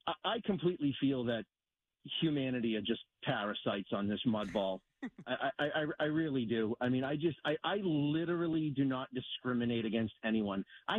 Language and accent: English; United States; I'm an American. I would die for someone's right to say whatever they want.